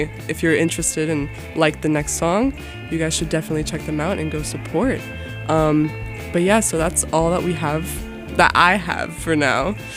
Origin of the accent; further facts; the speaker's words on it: Miami, Florida, United States; Since I'm from Miami, I wanted to, you know, support and promote them.